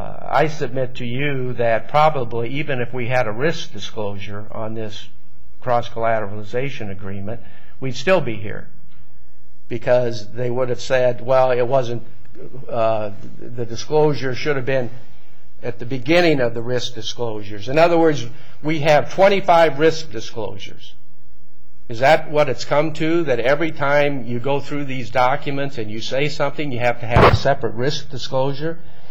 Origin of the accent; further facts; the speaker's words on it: Iowa, United States; I'm being from Iowa. You heard of the little old lady from Dubuque.